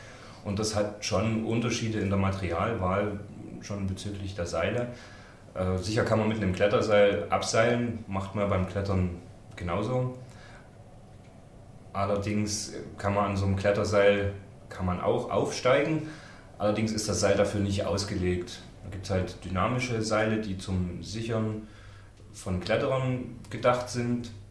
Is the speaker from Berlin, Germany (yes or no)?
no; Wurzen, Saxony, Germany; Also ich komme nicht direkt aus Leipzig, ich komme ursprünglich aus Wurzen, das ist so bald ein Vorort vielleicht, also 20, 30 Kilometer.